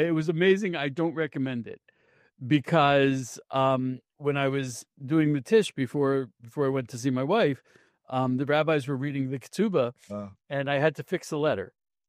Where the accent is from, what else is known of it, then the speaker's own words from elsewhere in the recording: United States; I grew up in America in the conservative movement.